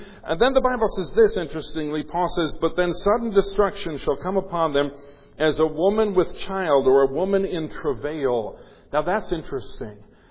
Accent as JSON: {"language": "English", "country": "United States", "said": "Now, I'm speaking as American Christians, okay?"}